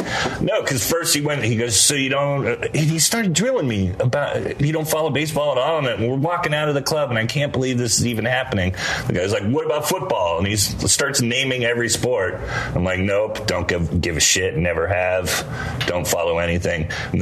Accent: San Francisco, California, United States; And I'm from San Francisco.

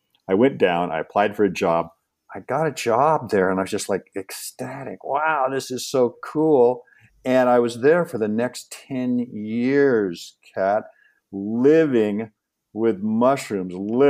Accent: Seattle, Washington, United States; So when I grew up in Seattle, there were mushrooms all around me.

